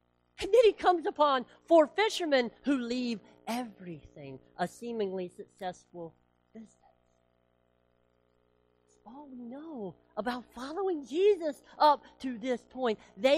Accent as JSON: {"language": "English", "country": "United States", "said": "I'm so American. I'm so westernized that I need logical conclusions that make sense."}